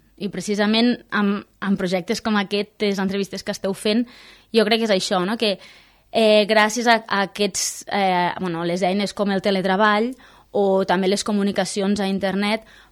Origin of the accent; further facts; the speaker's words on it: Capçanes, Catalonia, Spain; also born or lived in Móra d'Ebre; vaig néixer a Capçanes i vaig viure fins als 13, fins als 13 anys, i tot i que al col·le sempre vaig anar a Móra d'Ebre, perquè el meu pare és d'allí, la meva mare de Capçanes, sempre he tingut vincle amb les dues comarques